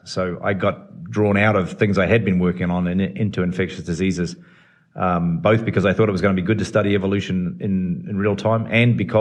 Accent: New Zealand; moved away as an adult; as you can tell from my accent, I come from New Zealand, and so I spent all of my life up until I went to do my PhD in New Zealand.

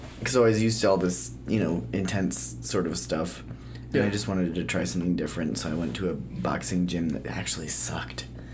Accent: Salt Lake City, Utah, United States; Mill Creek area.

